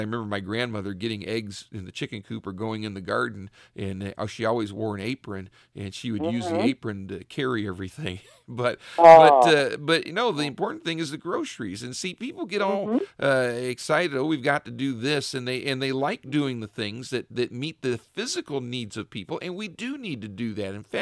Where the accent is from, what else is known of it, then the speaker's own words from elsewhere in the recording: Richfield, United States; I had somebody in my hometown of Richfield where I pastor. I grew up there